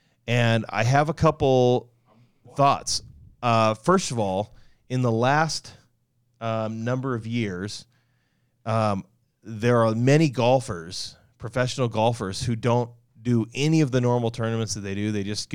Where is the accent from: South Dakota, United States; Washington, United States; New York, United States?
Washington, United States; I grew up in Washington, so we didn't know anything about hockey